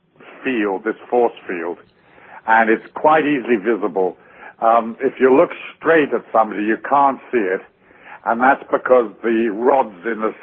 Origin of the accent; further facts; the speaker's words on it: England, United Kingdom; when I was young, I was raised in the English system, the whole sort of class system and the public school system